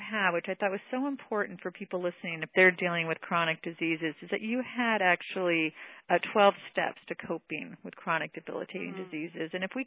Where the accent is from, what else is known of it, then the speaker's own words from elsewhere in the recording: California, United States; now in Boston, United States; It's funny, because I'm from California, and I've been here on the East Coast in the Boston area for 10 years